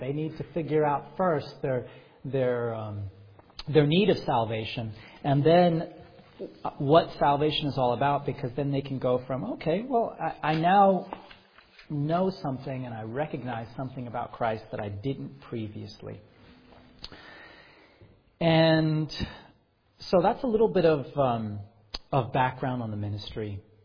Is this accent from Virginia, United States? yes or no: yes; Virginia, United States; I think I mentioned I'm from Virginia State, right? So we do have some people who say things like y'all, and I'm one of them.